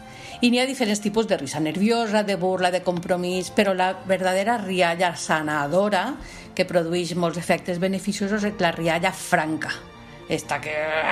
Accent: Dénia, Valencian Community, Spain; soc psicòloga especialista en psicologia clínica, monitora de teràpia del riure i soc de Dénia, de la província d'Alacant, on visc i treballo

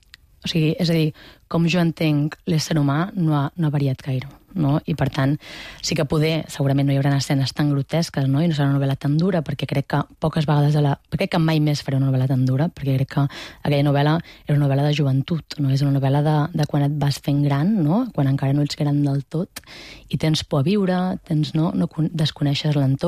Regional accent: Barcelona, Catalonia, Spain; tot i que jo ja no visc a Barcelona, sóc nascuda a Barcelona i, per tant, m'he socialitzat, no?, la gran part de la meva vida l'he fet aquí

